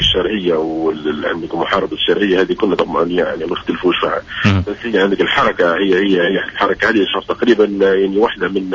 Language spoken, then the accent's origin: Arabic; Libya; ككلنا كليبيين وكليبيين يعني ككل